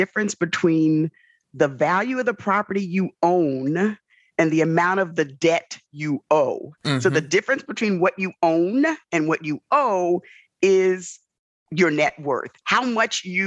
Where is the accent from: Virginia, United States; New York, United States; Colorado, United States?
New York, United States; New York City; when you're born and raised in the South Bronx, you have lots of white folks telling you what you can't do.